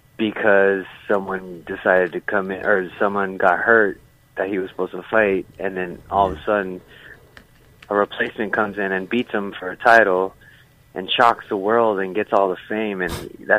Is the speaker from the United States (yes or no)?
no; Philippines; well, I'm Filipino. I don't know if you guys know anything about Filipino food.